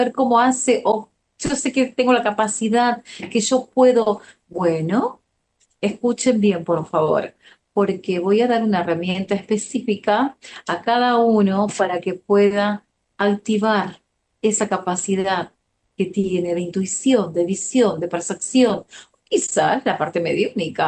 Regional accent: Paraguay; yo soy paraguaya.

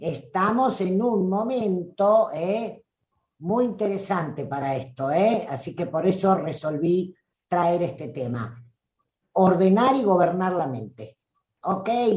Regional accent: Olavarría, Buenos Aires Province, Argentina; como se decía en Olavarría, mi pueblo natal, estamos más perdidos que turco en la neblina

